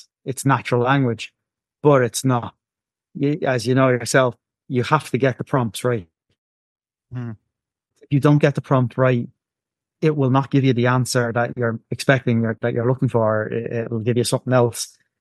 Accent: Ireland; Even though I'm Irish, we still spell it correctly.

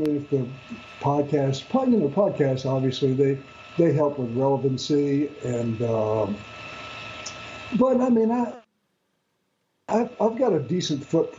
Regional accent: Greenville, South Carolina, United States; But I'm from Greenville, South Carolina.

